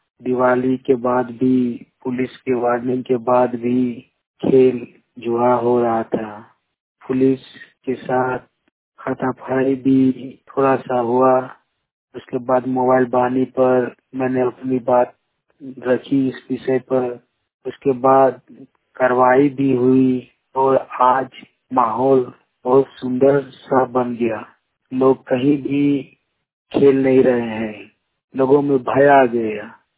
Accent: Kasmar, Jharkhand, India; ग्राम कसमार छत्ती, पंचायत कसमार, जिला बोकारो, राज्य झारखंड का निवासी हूँ।

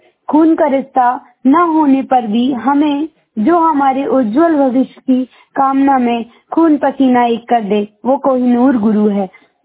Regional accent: Imliya Bagaura, Madhya Pradesh, India; मैं ग्राम इमलिया बगौरा जिला नरसिंहपुर की निवासी हूँ।

